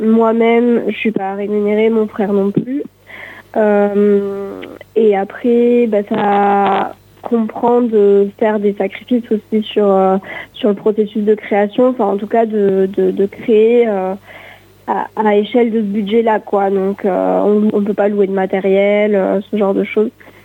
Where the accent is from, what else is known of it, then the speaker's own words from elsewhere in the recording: Occitanie, France; moved away as an adult; now in Montpellier, France; moi j'ai grandi en Lozère jusqu'à mes 18 ans, j'y ai vécu et après je suis partie à Montpellier où je vis là depuis 8 ans maintenant.